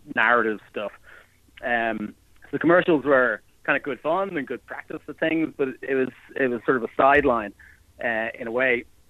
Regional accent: Dublin, Leinster, Ireland; I grew up in Dublin, and I studied graphic design.

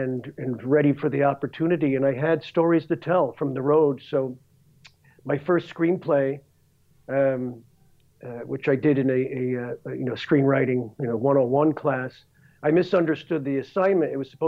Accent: New England, United States; Well, you know, I grew up in a small blue-collar town in New England. And, you know, my father was an auto salvage owner. So I was basically a junkyard kid.

